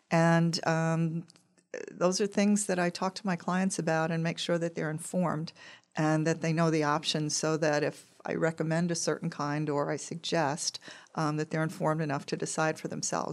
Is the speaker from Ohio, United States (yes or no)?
no; Long Island, New York, United States; Yeah, the idea, we're originally from Long Island, my husband and I.